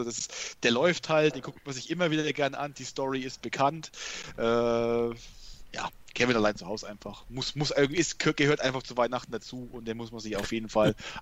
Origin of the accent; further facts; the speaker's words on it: Kulmbach, Bavaria, Germany; also ich komme ja aus Kulmbach, Stadt Kulmbach, bekannt.